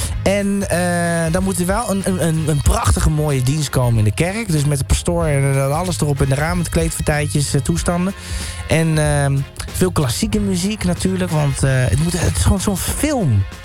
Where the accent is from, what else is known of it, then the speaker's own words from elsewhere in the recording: Schoonhoven, South Holland, Netherlands; in een Rooms-Katholieke kerk zijn, in Schoonhoven, waar ik dan ook vandaan kom, waar ik ben opgegroeid.